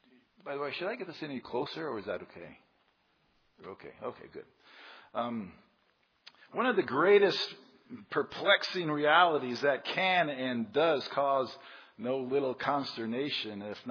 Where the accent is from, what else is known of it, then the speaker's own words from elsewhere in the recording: United States; And being an American, sometimes a man would like to have me